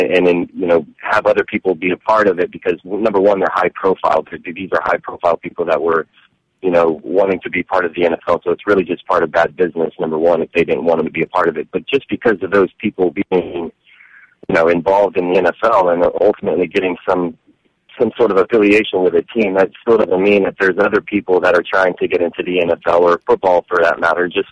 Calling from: Houston, Texas, United States; from Houston, Texas.

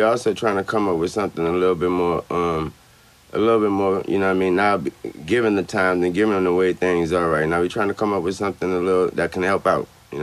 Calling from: Miami, Florida, United States; I'm broadcasting live from Miami, man.

